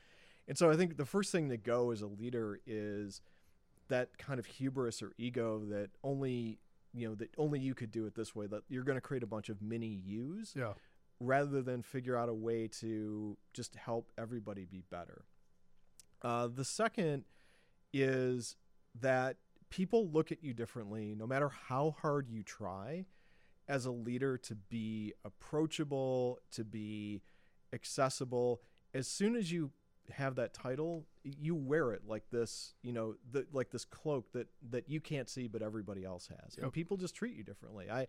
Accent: Chicago, Illinois, United States; Because I grew up on the South Side.

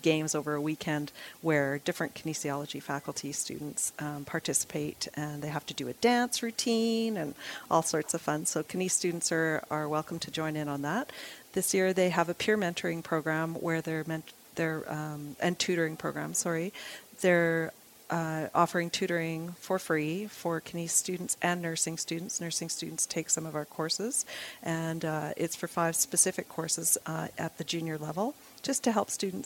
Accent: Victoria, British Columbia, Canada; now in Calgary, Canada; So, being that I'm not from Calgary, I'm born and raised in Victoria, BC.

